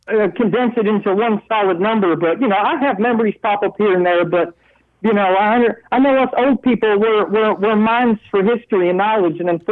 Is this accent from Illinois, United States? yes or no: yes; Chicago, Illinois, United States; I've lived in many different neighborhoods. Like I said, I was born in Chicago. My parents, they had a house in Beverly, and then they moved around, and they ended up with a place in Lakeview